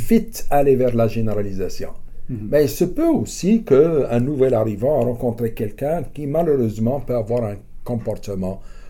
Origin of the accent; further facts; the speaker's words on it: Casablanca, Casablanca-Settat, Morocco; born there; Moi, je suis du Sud. D'accord? Je suis du Sud. Je suis à Casablanca. Je suis né à Casablanca.